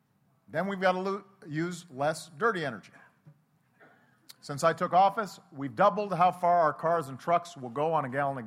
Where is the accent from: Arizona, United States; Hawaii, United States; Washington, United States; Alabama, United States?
Hawaii, United States; And part of it maybe is growing up in Hawaii, where every day you appreciate the wonder of your planet